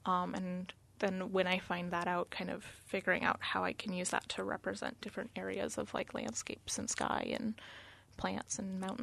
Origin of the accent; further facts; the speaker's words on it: Alaska, United States; also born or lived in Skwentna; I grew up in the Mat-Su, but when I was really little, we lived in Skwetna and things like that.